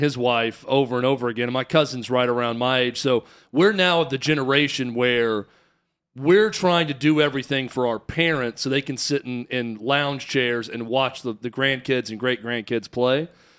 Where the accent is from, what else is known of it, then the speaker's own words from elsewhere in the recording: the South, United States; And I am from the South. I love the 4th of July.